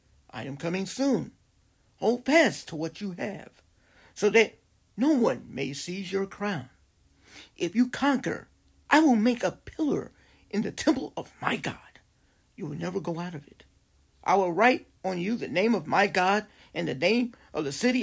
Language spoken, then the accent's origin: English; Chicago, Illinois, United States; I grew up at Progressive Baptist Church in Chicago and off of 36 in Wentworth. I grew up there.